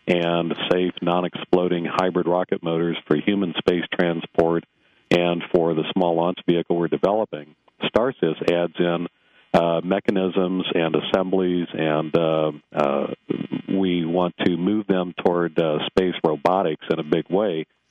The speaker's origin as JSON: {"language": "English", "town": "Kansas City", "region": "Missouri", "country": "United States", "tie": "born or raised there", "also_born_or_lived": "Washington, D.C. / Steamboat Springs, Colorado", "moved": "as an adult", "said": "Well, actually, I was born and raised in Kansas City."}